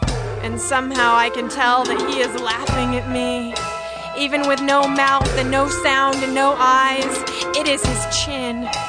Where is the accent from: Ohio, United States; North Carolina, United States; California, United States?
California, United States; Berkeley; I'm from Berkeley.